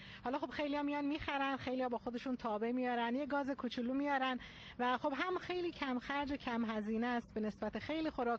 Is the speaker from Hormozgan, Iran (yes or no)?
yes; Bandar Abbas, Hormozgan, Iran; اهل بندرعباس